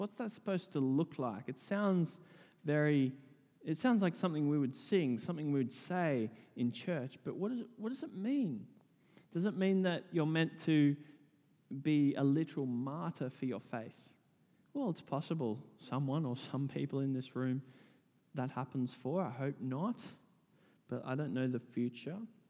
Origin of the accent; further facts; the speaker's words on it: Blue Mountains, New South Wales, Australia; now in Sydney, Australia; they decided to move from the community that I grew up in the Blue Mountains, very comfortable community, to a relatively disadvantaged community in the southwest of Sydney.